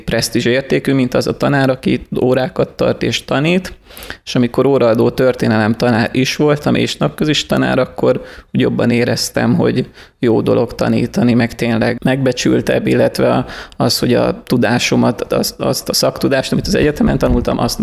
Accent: Vésztő, Békés, Hungary; Én Békés megyéből származom, egész pontosan egy kis településről, Vésztőről, ami a megye északi felén található.

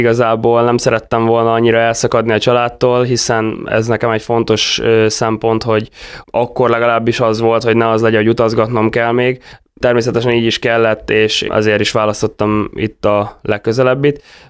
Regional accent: Balotaszállás, Bács-Kiskun, Hungary; ugye én itt a Kiskolasi FC-ben nevelkedtem, itt 2020-ban igazoltam idézőjelesen haza Balotaszállásra

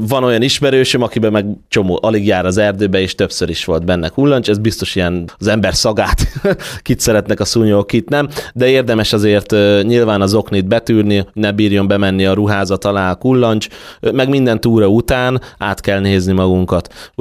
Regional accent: Hungary; meg egy magyarok vagyunk itt alaphangulat a kis pálinka a túra során

